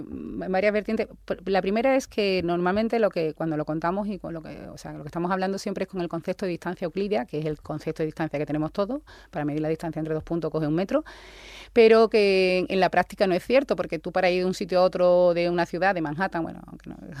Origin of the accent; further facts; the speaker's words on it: Coria, Extremadura, Spain; luego lo utilizo yo, que soy de Coria